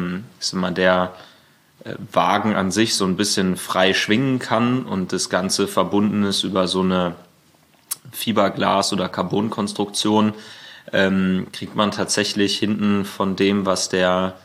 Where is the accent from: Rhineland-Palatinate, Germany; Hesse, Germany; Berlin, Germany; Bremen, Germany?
Berlin, Germany